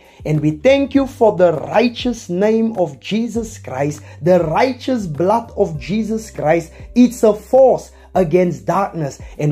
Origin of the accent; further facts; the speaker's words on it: Roodepoort, Gauteng, South Africa; from Roodepoort.